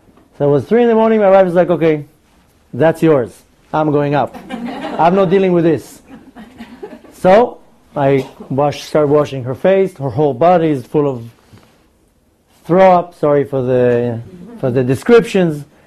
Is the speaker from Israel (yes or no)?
yes; Israel; now in United States; But in Israel, I grew up in Israel, they make a big deal out of the Holocaust.